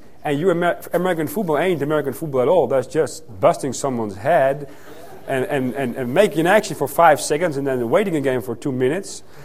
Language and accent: English; Netherlands; also born or lived in Athens, Greece; I'm from the Netherlands. I was born in Athens, raised in Holland in a Dutch Reformed church.